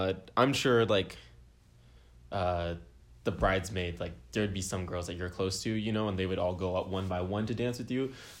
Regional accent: California, United States; because I grew up in California, you know, so I would see the beach probably more times than like you've ever been to the beach.

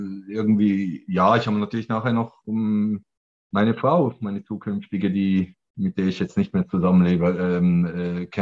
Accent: Switzerland; now in Lithuania; Ich habe nur die Schweizer Staatsbürgerschaft. Ich bin ein Schweizer in Litauen oder Exilschweizer oder wie das sagt, Auslandschweizer ist ja viel schöner.

